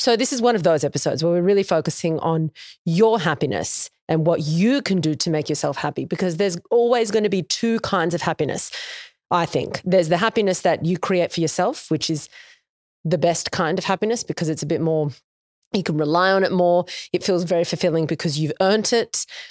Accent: Noosa, Queensland, Australia; I grew up in Noosa, so love going there, always fucking love it.

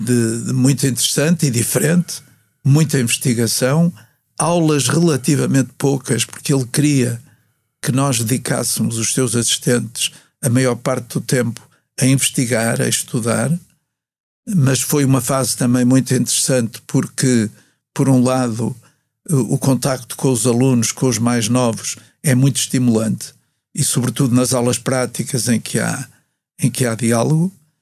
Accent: Porto, Portugal; É verdade, estou muito ligado ao Porto, nasci no Porto, a minha infância e juventude foram passadas no Porto.

